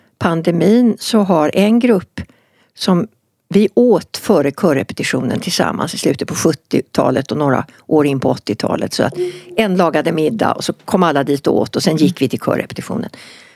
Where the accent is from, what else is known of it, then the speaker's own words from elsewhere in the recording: Stockholm, Stockholm County, Sweden; Så hon svarade på vad det stod på alla skyltar på Gärdet i Stockholm där jag växte upp.